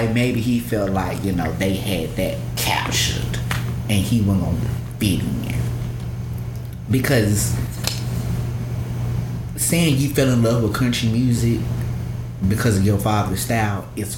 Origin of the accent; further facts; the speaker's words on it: the South, United States; as a Southerner, okay, as someone born and raised and bred in the South, I'm offended.